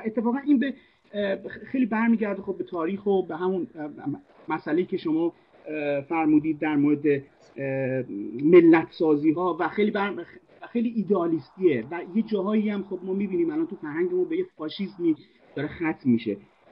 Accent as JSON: {"language": "Persian", "country": "Iran", "said": "چیزی که از مموری از خاطره تو ذهن ما به عنوان یک ایرانی داریم"}